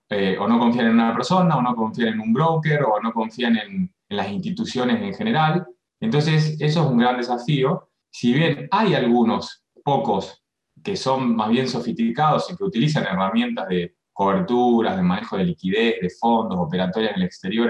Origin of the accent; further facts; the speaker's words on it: Rosario, Santa Fe, Argentina; yo soy de acá de Rosario, de Argentina.